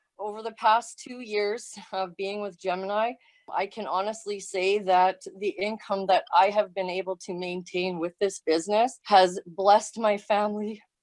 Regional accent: Edmonton, Alberta, Canada; So I am from Edmonton, Alberta, Canada.

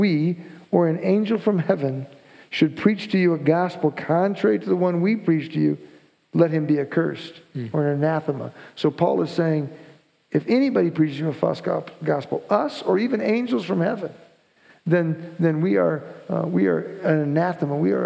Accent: Davenport, Iowa, United States; I come from Davenport, Iowa. Iowa's a state kind of in the middle of the United States.

